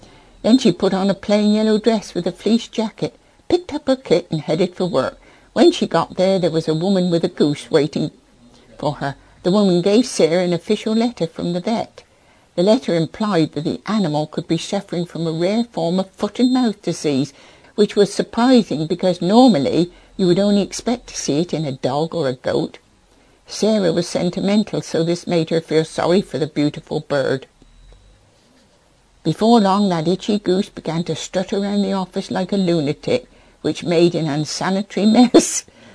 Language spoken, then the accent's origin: English; Andover, South East England, United Kingdom; born there; Well, I was born in Andover, Hampshire, at Vigo Road, and April 3rd, 1920.